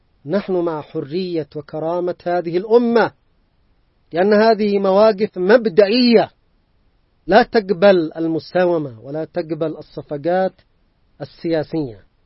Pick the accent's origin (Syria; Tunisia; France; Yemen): Yemen; نحن كشعب يمني مسلم